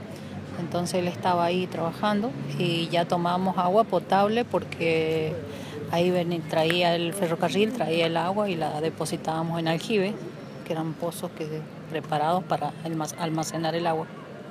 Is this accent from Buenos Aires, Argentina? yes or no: no; Laguna del Rosario, Mendoza, Argentina; yo nací allá en Laguna del Rosario, me crié ahí también.